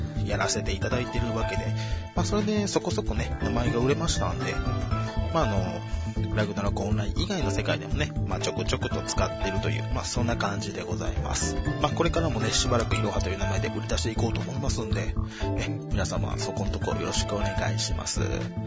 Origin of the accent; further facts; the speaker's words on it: Osaka, Japan; 出身はですね、生まれも育ちも大阪でございます。もうバリバリ生粋の大阪人です。